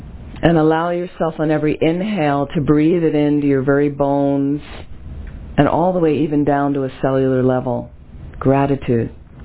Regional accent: United States; and I'm an American. I'm from this culture

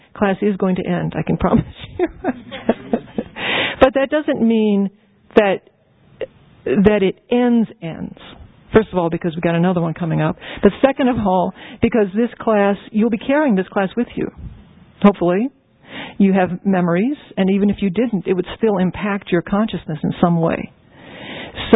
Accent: New Orleans, Louisiana, United States; So I'm from New Orleans, and I used to drive there, man, like 3 or 4 times a year.

